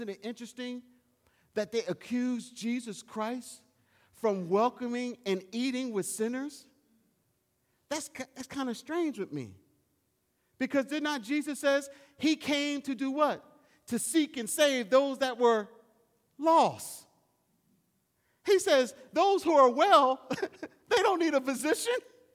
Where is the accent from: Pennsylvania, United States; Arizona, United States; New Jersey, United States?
New Jersey, United States; Trenton; I grew up in Trenton, New Jersey, and Trenton, New Jersey is not a great city that everybody's trying to flock to.